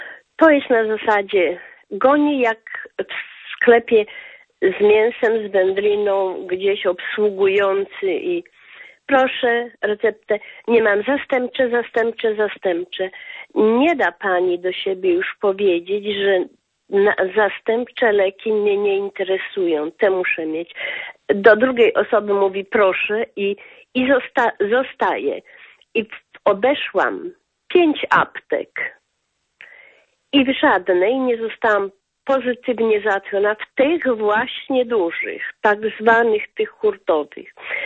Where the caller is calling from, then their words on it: Tarnobrzeg, Subcarpathian Voivodeship, Poland; z Tarnobrzega.